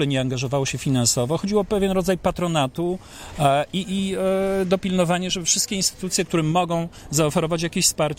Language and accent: Polish; Świętokrzyskie Voivodeship, Poland; kocham Świętokrzyskie i tu mieszkam, jestem tutejszy, a nie spadochroniarz.